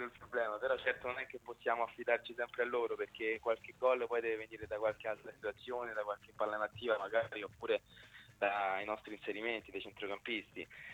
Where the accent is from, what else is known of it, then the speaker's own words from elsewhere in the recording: Rome, Lazio, Italy; io sono di Roma e ho fatto...